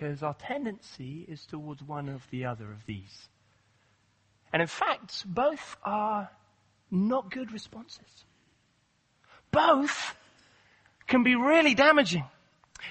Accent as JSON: {"language": "English", "region": "Nairobi", "country": "Kenya", "tie": "born or raised there", "said": "I grew up in Kenya, and in Nairobi, the sort of peacekeepers would often come through there"}